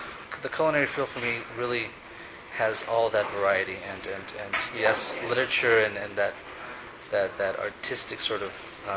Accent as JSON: {"language": "English", "country": "Ecuador", "said": "Yes, I am from Ecuador."}